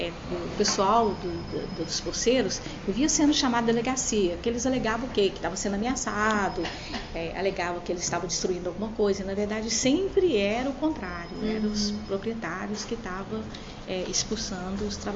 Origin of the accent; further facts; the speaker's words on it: Água Comprida, Minas Gerais, Brazil; Eu sou do Triângulo Mineiro.